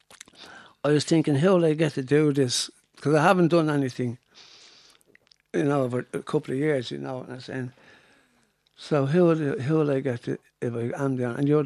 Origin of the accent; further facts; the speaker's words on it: Ireland; Absolutely love being Irish.